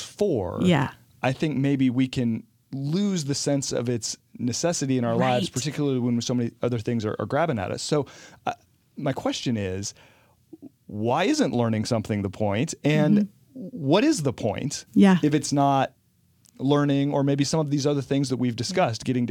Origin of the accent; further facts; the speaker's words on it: California, United States; In Placer County.